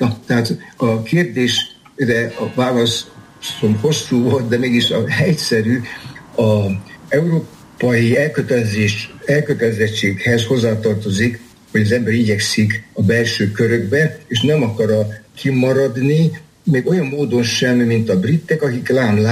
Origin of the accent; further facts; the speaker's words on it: Hungary; és én láttam, persze magyarként, hát a magyar, a szlovák, a cseh meg volt hívva